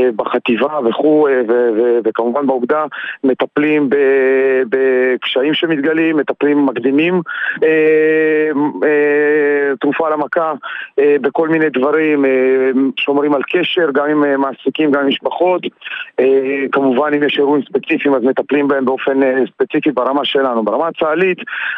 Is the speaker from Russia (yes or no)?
yes; Russia; now in Lod, Israel; אני רוסי, נכון